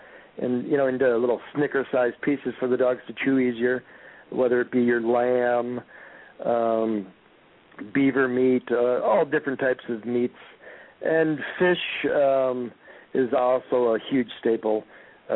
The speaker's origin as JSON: {"language": "English", "region": "Illinois", "country": "United States", "tie": "born or raised there", "said": "so even though I grew up in the Chicago area, I considered myself a wannabe cheesehead."}